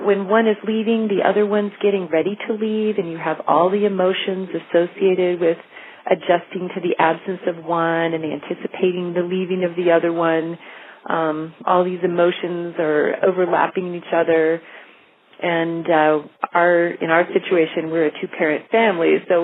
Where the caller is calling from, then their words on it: Wasilla, Alaska, United States; and I'm calling from Wasilla.